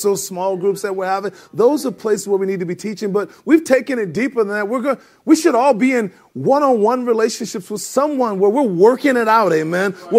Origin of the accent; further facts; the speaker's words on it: the South, United States; you know, I'm from the South.